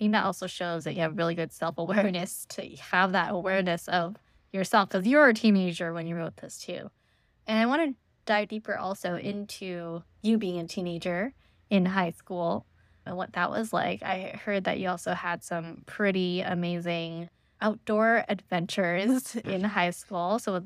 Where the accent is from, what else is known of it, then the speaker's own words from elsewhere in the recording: Canada; Okay, so I grew up in Canada.